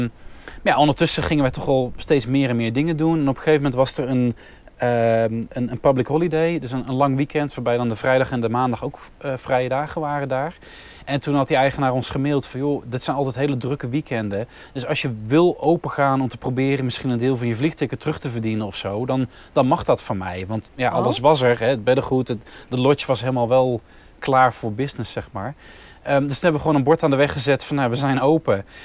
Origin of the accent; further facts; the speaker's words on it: Bergen op Zoom, North Brabant, Netherlands; moved away as an adult; een bar in het stadscentrum van Bergen op Zoom waar ik vandaan kom